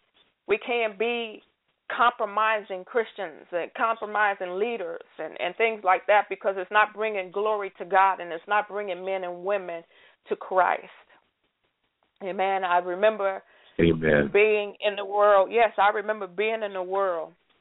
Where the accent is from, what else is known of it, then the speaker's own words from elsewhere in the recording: Chicago, Illinois, United States; I'm from Chicago. My family is from Mississippi. The furthest I've ever been was California and maybe from New York and D.C., but I've never been out of the country.